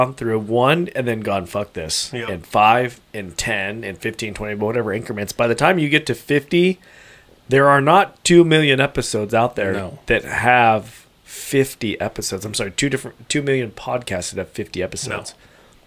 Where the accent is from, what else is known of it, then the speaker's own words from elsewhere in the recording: United States; We all grew up with a group of boys. We grew up in Meadowview, and we called ourselves like the Meadowview crew, the MVC, the Meadowview crew.